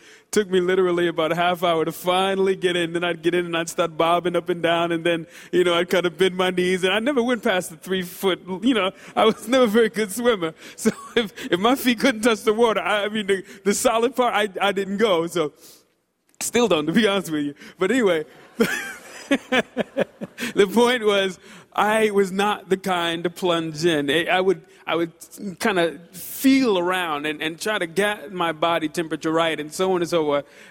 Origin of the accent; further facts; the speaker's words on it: Brooklyn, New York, United States; When I was a kid growing up in Brooklyn, on summer days, sometimes it got really, really hot.